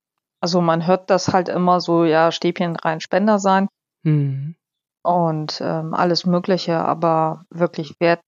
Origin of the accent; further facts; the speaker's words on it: Hamburg, Germany; wir sind dann sofort umgedreht nach Hamburg gefahren, weil ich wollte nicht sonst wo irgendwo im Krankenhaus landen, sondern in meiner Heimatstadt